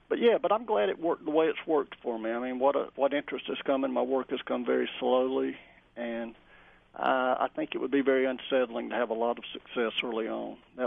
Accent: Appalachia, United States; accent: Appalachian; people hear my accent or they think of the Appalachian Mountains.

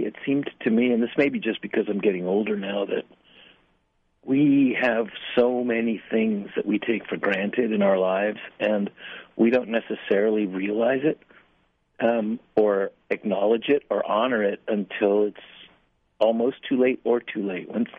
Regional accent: Tijuana, Baja California, Mexico; now in United States; I'm from the border, as you know, I was born in Tijuana, come from a dirt street in Tijuana, the kid, you know, with tuberculosis, spitting up blood as a little kid on a dirt street in Tijuana.

